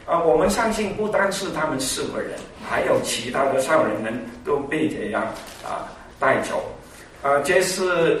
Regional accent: United States; 我们美国人都有一句话叫 You are what you eat、

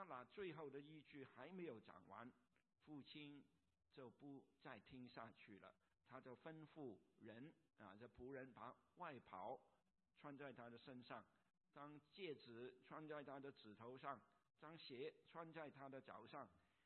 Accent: Hong Kong; born there; 我出生在香港一个贫穷的家庭里边

